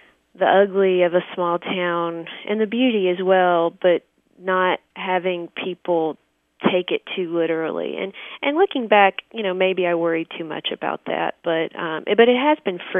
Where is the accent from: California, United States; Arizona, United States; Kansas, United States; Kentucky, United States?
Kentucky, United States; Russellville; at least compared to what I imagined I would do as a girl in Russellville, Kentucky.